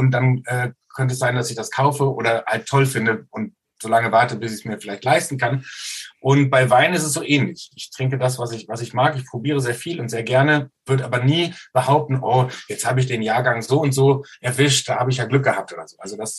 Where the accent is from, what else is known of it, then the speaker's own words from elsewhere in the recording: Soest, North Rhine-Westphalia, Germany; Also zuerst mal komme ich aus einer Stadt, aus einer Kleinstadt, ich komme aus Soest in Westfalen